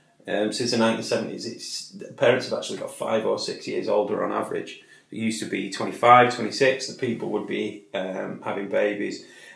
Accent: Tameside, North West England, United Kingdom; I think maybe it was where I'm from. I'm from Tameside.

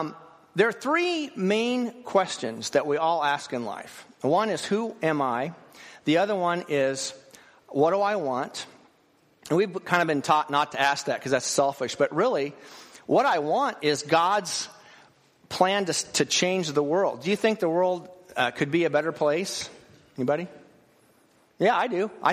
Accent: Wichita, Kansas, United States; I grew up in Wichita.

